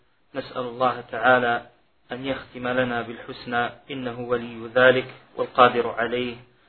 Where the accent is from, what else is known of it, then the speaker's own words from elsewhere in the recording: Algeria; ونشكر الشيخ أيضا على زيارته إلى بلدنا الجزائر